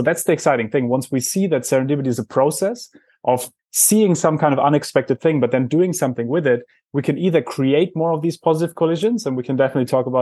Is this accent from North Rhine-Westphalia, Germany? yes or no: no; Heidelberg, Baden-Württemberg, Germany; Well, I grew up in Heidelberg and I used to be that rebellious teenager.